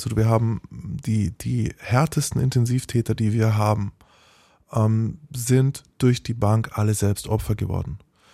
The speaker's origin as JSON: {"language": "German", "town": "Nuremberg", "region": "Bavaria", "country": "Germany", "tie": "born or raised there", "said": "ich bin in Nürnberg aufgewachsen"}